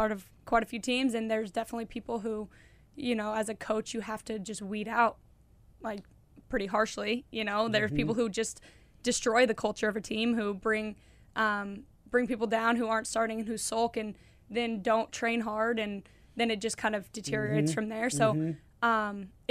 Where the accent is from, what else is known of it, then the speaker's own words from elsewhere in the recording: Littleton, Colorado, United States; I did, yep. Littleton, Colorado. Went to University of Denver.